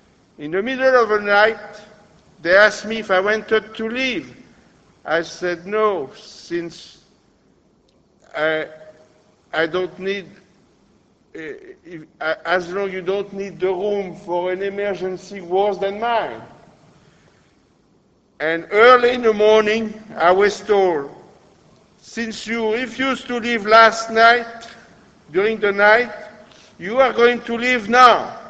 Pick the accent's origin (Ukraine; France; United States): France; Boulogne-Billancourt, Île-de-France; born there; English is a second language; I was born in near Paris, Boulogne-sur-Seine, I'm back living there, and I also lived overseas in different locations in France.